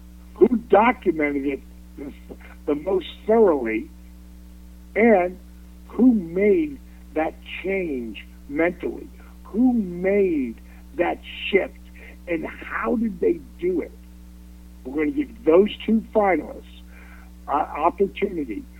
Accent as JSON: {"language": "English", "town": "Atlanta", "region": "Georgia", "country": "United States", "tie": "born or raised there", "said": "in my hometown, here in Atlanta, GA."}